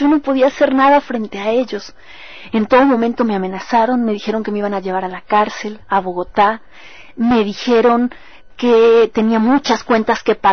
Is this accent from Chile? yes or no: no; Mexico; Después dije soy mexicana, pero no me dejaban. Ellos decían por mi tono de voz, es pastusa. No, no, decía otro, es paisa. No, es ecuatoriana.